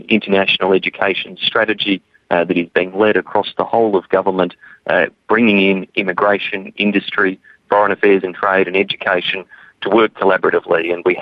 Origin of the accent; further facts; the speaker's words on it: Adelaide, South Australia, Australia; some students from my home state of Adelaide